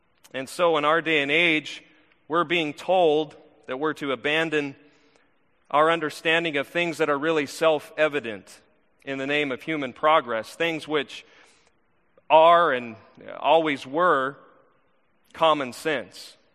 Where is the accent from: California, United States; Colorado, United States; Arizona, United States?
Arizona, United States; I'm from Arizona. I know what that looks like, sort of slowly blowing in the wind.